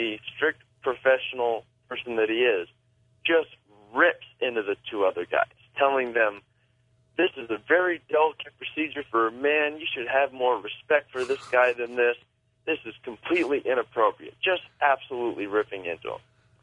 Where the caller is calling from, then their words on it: Tacoma, Washington, United States; Well, I am … I'm calling from Tacoma, Washington.